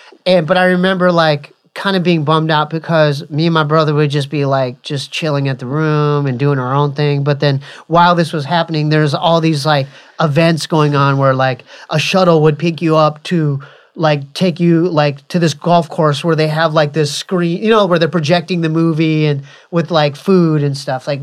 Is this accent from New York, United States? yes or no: no; Poway, California, United States; the house where we grew up in Poway was legit like on, like built on top of like a burial, like Indian burial ground.